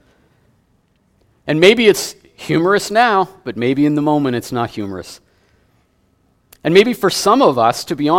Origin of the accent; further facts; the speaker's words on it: St. Albert, Alberta, Canada; also born or lived in Valley View / Lloydminster; I grew up in St. Albert, and I've lived in Valley View and Lloydminster, and now here, a lot of small communities.